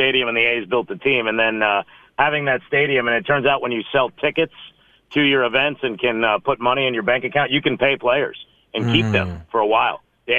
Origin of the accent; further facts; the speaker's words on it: Las Vegas, Nevada, United States; the football team I grew up watching in Vegas